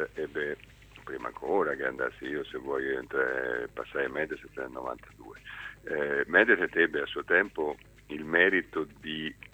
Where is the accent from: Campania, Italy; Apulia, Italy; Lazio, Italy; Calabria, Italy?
Lazio, Italy; Rome; moved away as an adult; now in Milan, Italy; Io sono romano, ma ormai felicemente milanese da 26 anni, quasi 27.